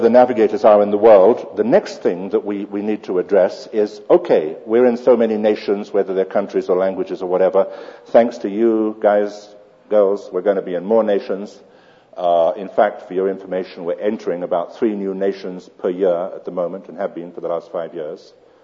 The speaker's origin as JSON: {"language": "English", "country": "United Kingdom", "said": "I'm British. Therefore, I can't go to Angola or Mozambique."}